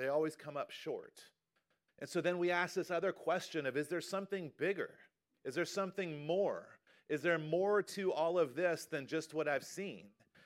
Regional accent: North Carolina, United States; also born or lived in Kentucky; because I lived the first half of my life in North Carolina. But technically, I'm from Kentucky, because I was born in Kentucky. I only lived there for 6 months

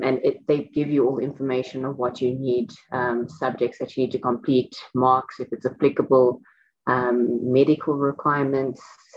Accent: South Africa; but we're in South Africa. That's not going to happen. I'm not going to go to NASA as a South African.

